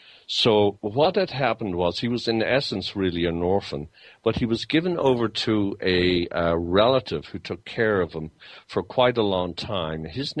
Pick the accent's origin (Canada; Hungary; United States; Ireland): Ireland; being an Irishman